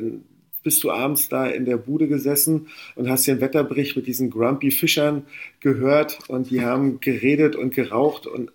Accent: Usedom, Mecklenburg-Vorpommern, Germany; Also ich bin original aufgewachsen auf Usedom. Mein Vater war Fischer in der dritten Generation. Und so richtig, wie man sich das vorstellt, Fischer. Also DDR-Kind, also war ich dann.

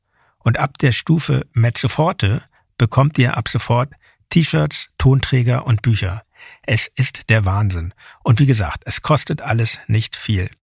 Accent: Hamburg, Germany; born there; Ich habe mich mit meiner Geburtsstadt Hamburg reconnected

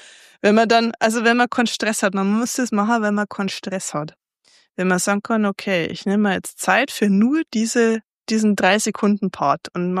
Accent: Bavaria, Germany; in der Hallertau, da wo ich herkomme.

